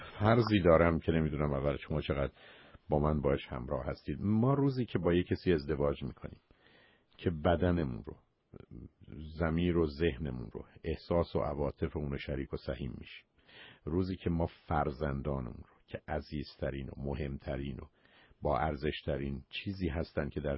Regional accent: Iran; بسیاری از ما که از ایران آمدیم

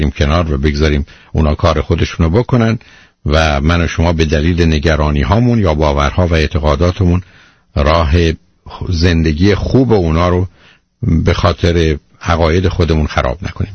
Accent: Iran; ما ایرانی هستیم

